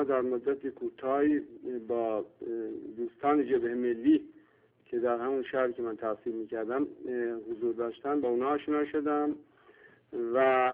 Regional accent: Iran; برای من و به عنوان یک ایرانی و یک انسان ملی بهترین راه تشخیص دادم

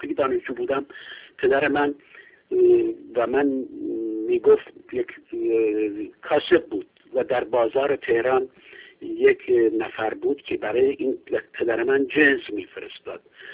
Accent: Iran; accent: Kurdish; first language Kurdish; Persian is a second language; خب من لهجه دارم در این زبان فارسی.

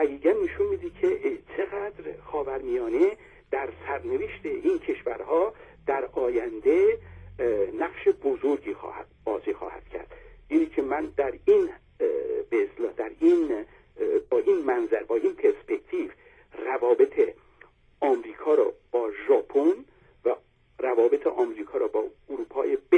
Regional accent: Iran; نه به خاطر اینکه ما ایرانی هستیم این حرفو میزنیم

